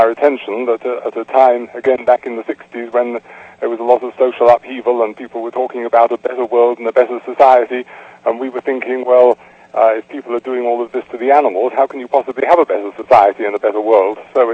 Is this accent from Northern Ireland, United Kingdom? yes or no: no; London, United Kingdom; I had a very ordinary, normal childhood in London, England.